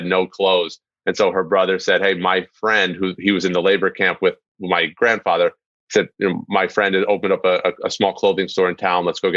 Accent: New Jersey, United States; I grew up in Northern New Jersey.

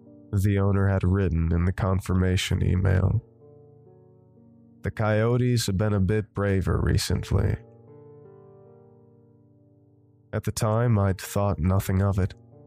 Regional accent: England, United Kingdom; As an English townie, the most interesting bit of wildlife I'd been around before was a fox.

